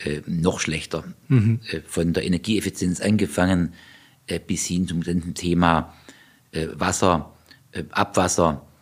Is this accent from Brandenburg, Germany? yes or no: no; Ditzingen, Baden-Württemberg, Germany; Und so kam eben dann meine Entscheidung in Ditzingen, wo ich aufgewachsen bin, mit Sportkameraden und Schulfreunden